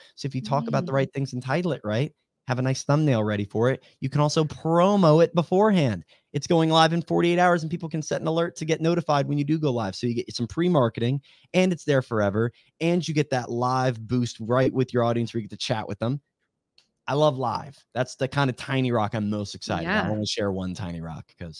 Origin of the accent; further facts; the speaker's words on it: California, United States; yeah, we're specifically from Cali.